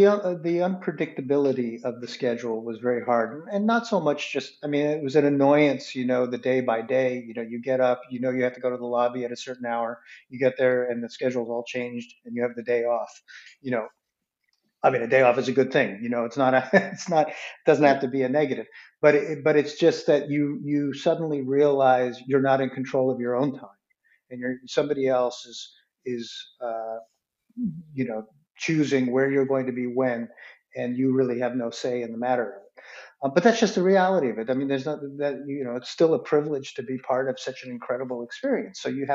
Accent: New York, United States; I grew up in New York, in suburb of New York City, and to play Madison Square Garden

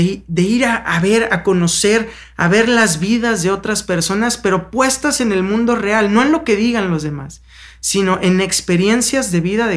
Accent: Veracruz, Mexico; moved away as an adult; now in Mexico City, Mexico; yo estudié finanzas, yo soy de Veracruz, me vine a México a estudiar la carrera

